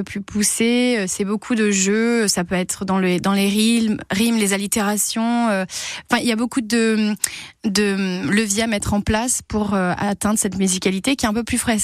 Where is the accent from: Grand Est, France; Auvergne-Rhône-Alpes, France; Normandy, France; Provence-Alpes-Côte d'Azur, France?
Provence-Alpes-Côte d'Azur, France; Et je suis provençale, donc le Mistral a une forte importance dans ma culture